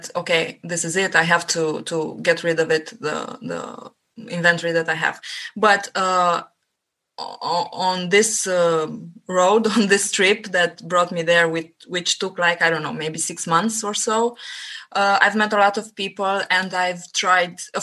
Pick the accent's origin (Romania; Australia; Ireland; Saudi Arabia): Romania; I'm from Romania and I currently live here.